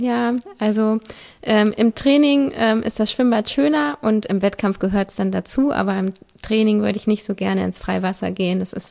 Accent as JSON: {"language": "German", "town": "Hannover", "region": "Lower Saxony", "country": "Germany", "tie": "born or raised there", "also_born_or_lived": "Frankfurt / Lübeck", "said": "Ja, ich bin in Frankfurt geboren, bin dann in Hannover in die Kita gegangen, in Lübeck zur Grundschule, dann wieder in Hannover zur Schule"}